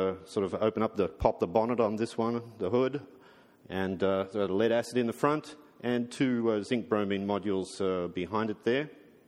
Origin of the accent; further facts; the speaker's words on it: Brisbane, Queensland, Australia; We come from Australia. Brisbane is our hometown.